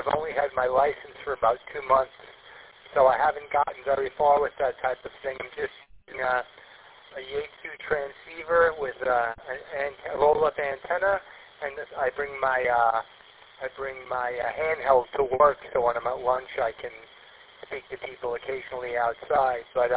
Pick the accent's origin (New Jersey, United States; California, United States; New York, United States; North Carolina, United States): New York, United States; born there; I was born in New York, and I live in New York.